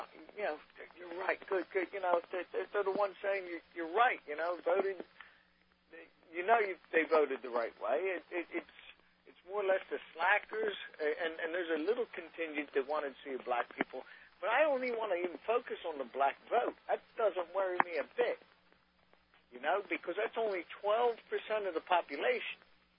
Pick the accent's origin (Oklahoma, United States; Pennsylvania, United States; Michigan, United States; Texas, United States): Pennsylvania, United States; Philadelphia; This God, excuse me, I'm down here from Philly.